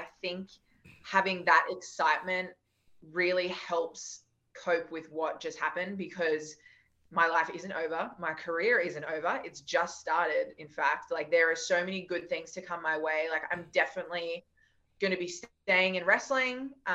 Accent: Australia; okay, we're Australian and we're tall and we have black hair

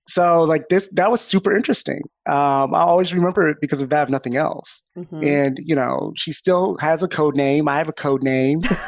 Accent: Florida, United States; She's from Florida. I'm from Florida. So we definitely have like that little, you know, Florida man, Florida jokes in common.

